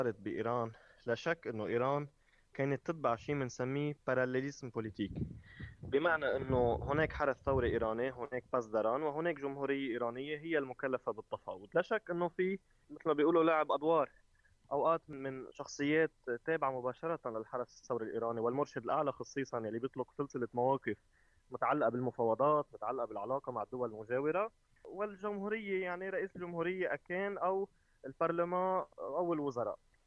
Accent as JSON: {"language": "Arabic", "country": "Lebanon", "moved": "yes", "said": "انا مش مغترب ولا بقبل كون مغترب. انا اليوم طلعت من لبنان حتى ادرس برا"}